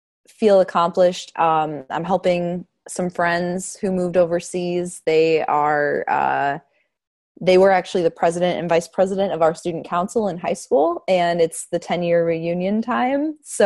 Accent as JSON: {"language": "English", "town": "Chicago", "region": "Illinois", "country": "United States", "said": "I'm from Chicago."}